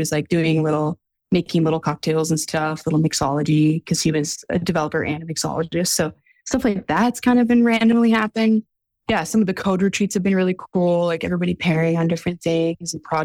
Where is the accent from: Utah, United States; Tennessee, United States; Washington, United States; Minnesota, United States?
Washington, United States; Seattle; I'm from Seattle, so hiking anywhere within 2 hours of the city, there's always other groups.